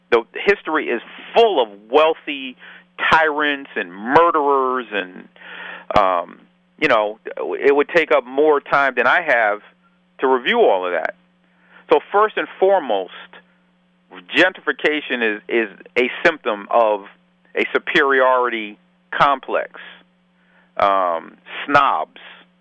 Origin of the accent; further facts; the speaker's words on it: Peekskill, New York, United States; successful in Peekskill against some of the ugliest elements in the history of that city, Peekskill, my hometown?